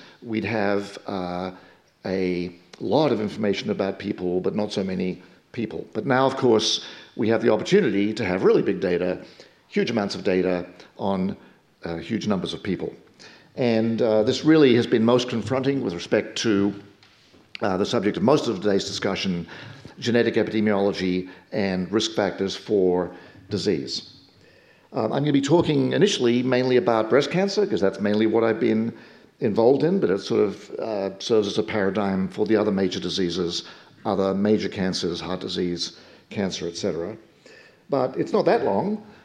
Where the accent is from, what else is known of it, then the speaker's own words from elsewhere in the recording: Oxford, South East England, United Kingdom; even though I'm from Oxford